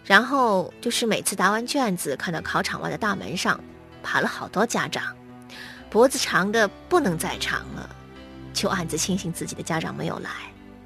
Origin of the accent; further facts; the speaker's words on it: North China, China; born there; 我出生在北方的一个小县城，走遍全城也不过是个把小时的功夫。城小人也少，只有3所高中